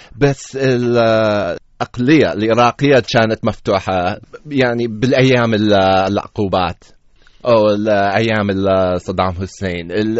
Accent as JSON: {"language": "Arabic", "region": "California", "country": "United States", "tie": "born or raised there", "said": "أنا عراقي بس مولود ولد بكاليفورنيا، خلعان بأمريكا."}